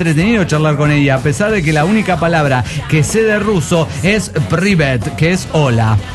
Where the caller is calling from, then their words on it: Costa Rica; de Costa Rica